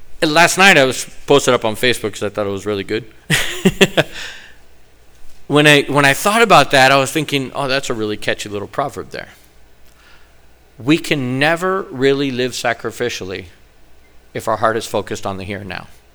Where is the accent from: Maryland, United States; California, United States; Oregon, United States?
California, United States; I grew up on highways in California. We drive crazy.